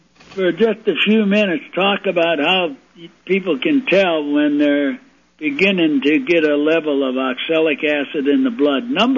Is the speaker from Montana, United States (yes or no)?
no; Chicago, Illinois, United States; It's what I called Dago Red when I was growing up in Chicago.